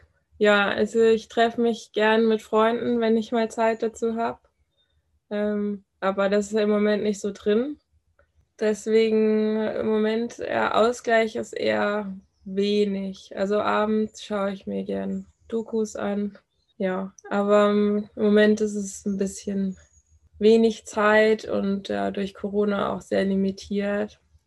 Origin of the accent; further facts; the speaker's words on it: Brazil; ich habe mir damals als kleines Kind in Brasilien schon hatte ich so einen Lebenstraum